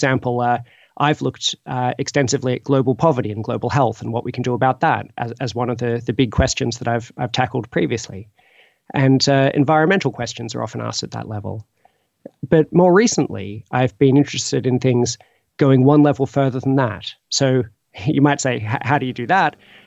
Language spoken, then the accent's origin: English; Australia; I'm originally from Australia and have a background in science as well as philosophy